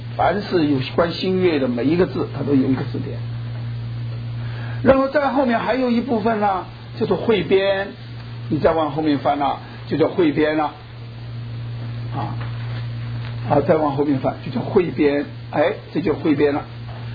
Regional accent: China

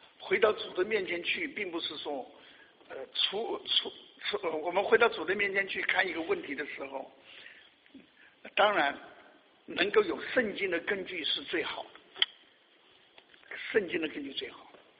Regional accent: China; 我是大陆的

